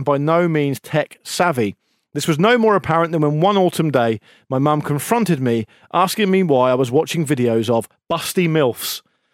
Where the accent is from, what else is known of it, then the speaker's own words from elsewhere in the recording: Canada; he went to my hometown in Canada, population 500, to visit an aunt.